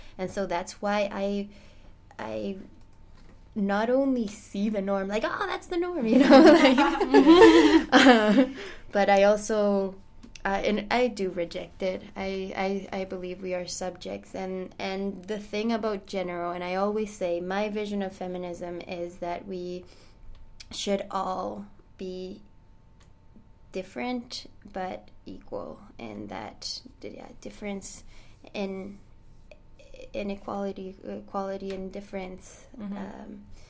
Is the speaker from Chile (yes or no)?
yes; Chile; also born or lived in Toronto, Canada; my parents were in exile, and I was born in Toronto, but then I went back to Chile for 14 years